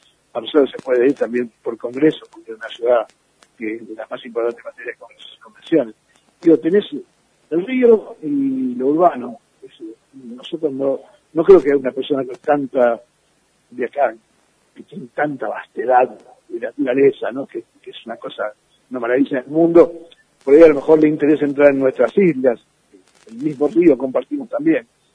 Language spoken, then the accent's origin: Spanish; Rosario, Santa Fe, Argentina; los rosarinos nos cuesta mucho sentirnos santafesinos o entendernos como santafesinos